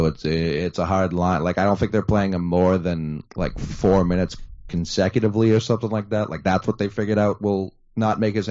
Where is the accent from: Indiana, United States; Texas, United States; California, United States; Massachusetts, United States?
Massachusetts, United States; Boston; I don't hate what Philly has, but I guess growing up in Boston, each of the three feels so unique to themselves.